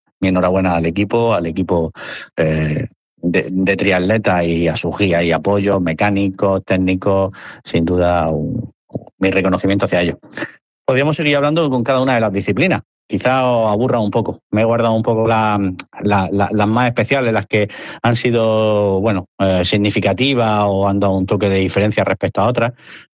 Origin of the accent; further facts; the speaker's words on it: Almería, Andalusia, Spain; El otro día fue un día de éxito para el triatlón almeriense, porque sabéis que soy almeriense